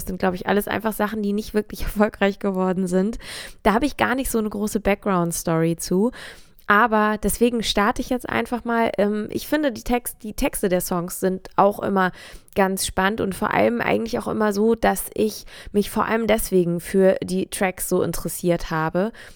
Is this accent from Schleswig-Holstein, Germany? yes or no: yes; Norderstedt, Schleswig-Holstein, Germany; spielen wir in meiner kleinen Stadt-Hometown direkt neben Hamburg in Norderstedt.